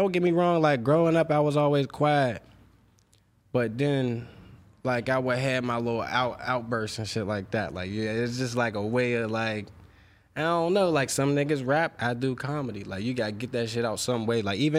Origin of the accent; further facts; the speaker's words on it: Pennsylvania, United States; I mean, I grew up on the Hill District. It's kind of rough. Chauncey Drive, to be specific. Shout out to everybody up Chauncey. It's projects.